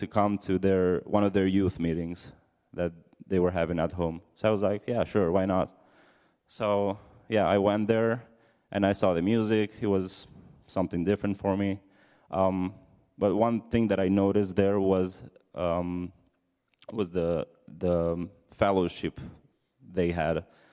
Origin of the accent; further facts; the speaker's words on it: Romania; I'm from Romania. I'm Romanian. Fun fact about me, this is the first time I'm in America, so yeah, it's third day here.